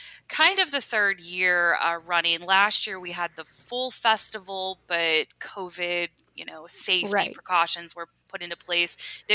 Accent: West Virginia, United States; Yeah, I'm originally from West Virginia, and we moved down here, and I'd never ate oysters.

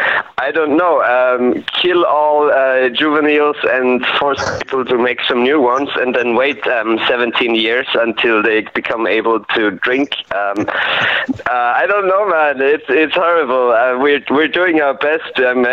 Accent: Graz, Styria, Austria; I actually was born and raised in Graz, which is the capital of Styria, a southern county in Austria. And it's the so-called second largest city, which means it has only got 300,000 inhabitants.

